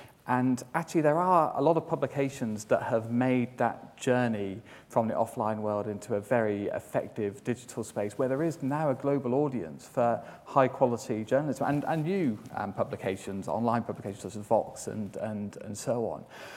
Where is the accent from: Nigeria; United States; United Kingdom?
United Kingdom; We're British, we're very used to lying to ourselves, so it's that's what we're very comfortable with.